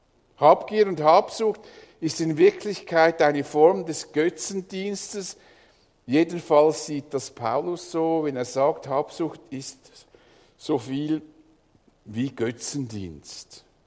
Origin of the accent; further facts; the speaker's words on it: Switzerland; weil wir als Schweizer im großen Wohlstand leben.